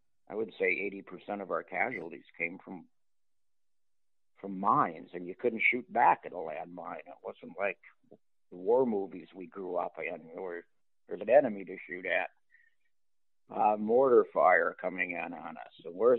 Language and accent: English; Minnesota, United States; should I just leave from my hometown and head for Canada? I lived in Minnesota. It was an 8-hour drive from where I lived up to the Canadian border